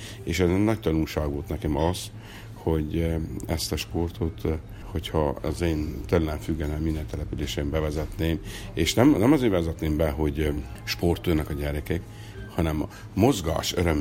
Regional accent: Harghita, Romania; az én szülőfalumban, Csíkszentmáson, az általános iskolában volt egy pingpongasztal

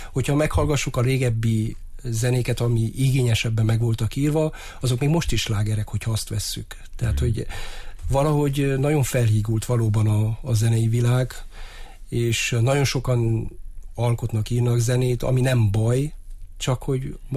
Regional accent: Hungary; büszke vagyok arra, hogy magyar vagyok, és ragaszkodom ehhez a nemzetiségemhez

